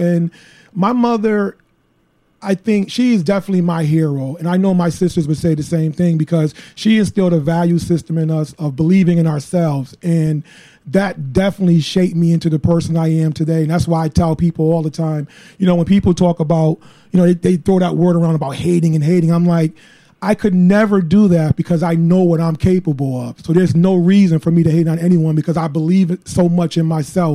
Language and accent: English; Connecticut, United States; I grew up in the Dixwell area. Most people think I grew up in the Hill because my grandmother lived over there, and my grandmother and I were very close, and I always seemed to like that area a little better.